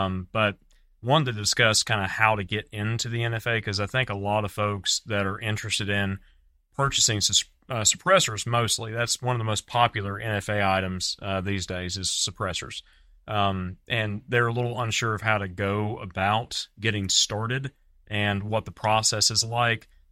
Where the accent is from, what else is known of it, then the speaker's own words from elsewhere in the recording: London, United Kingdom; accent: Cockney; Well, nobody wants to hear my accent. It's kind of cockney.